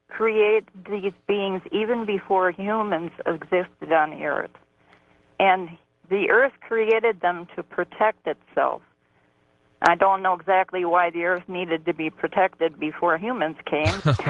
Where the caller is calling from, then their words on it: Waterford, California, United States; I'm calling from Waterford, California.